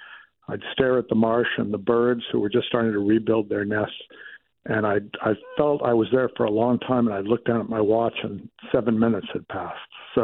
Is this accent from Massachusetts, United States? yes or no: yes; Worcester, Massachusetts, United States; also born or lived in Boulder; living in Worcester, Mass., which is my old hometown. That's kind of my dark secret as a nature writer. I'm originally from Worcester.